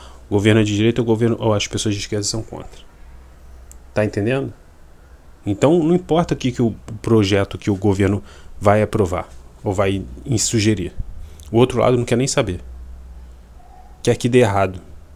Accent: Rio de Janeiro, Brazil; Não sei se vocês sabem, pessoal. Eu sou do Rio de Janeiro.

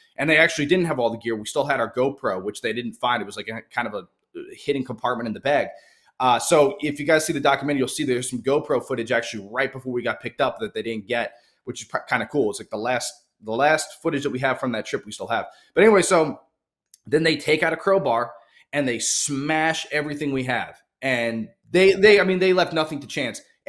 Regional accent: United States; And then when they find out I'm an American, they want nothing to do with me.

